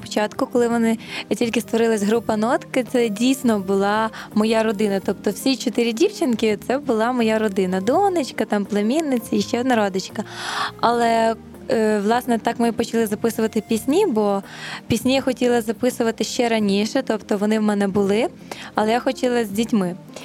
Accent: Rovantsi, Volyn Oblast, Ukraine; я сама з Рованець

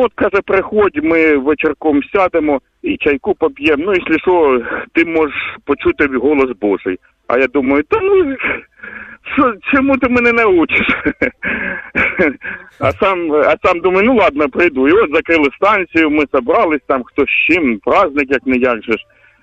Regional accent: Kharkiv, Kharkiv Oblast, Ukraine; Я з Харкова, і я вже більше 25 років вже як во Христі Ісусі нахожусь.

